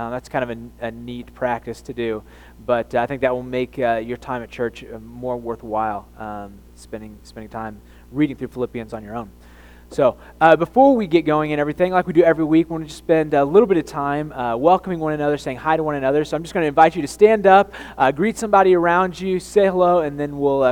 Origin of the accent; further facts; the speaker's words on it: Edwardsville, Illinois, United States; also born or lived in Oklahoma City; I was born in Oklahoma City. My dad was a pastor there. And out of seminary, and he pastored there, I think, for a few years. And then when I was about 3 or 4 years old, I can't remember, we moved to Edwardsville, Illinois